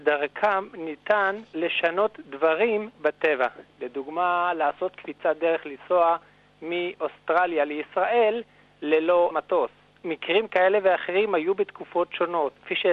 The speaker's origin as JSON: {"language": "Hebrew", "town": "Ashdod", "region": "Southern District", "country": "Israel", "tie": "born or raised there", "said": "אני יליד אשדוד."}